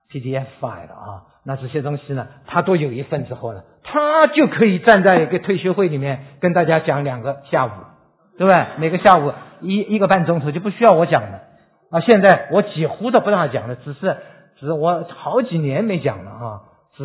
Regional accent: Shanghai, China; born there; accent: Jiangzhe; 我的国语不太好啊，因为我生在上海，所以我的国语啊，江浙口音很重。

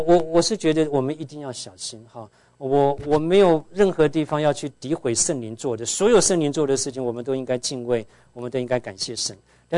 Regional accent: Tainan, Taiwan; 我小的时候在我住的台湾台南

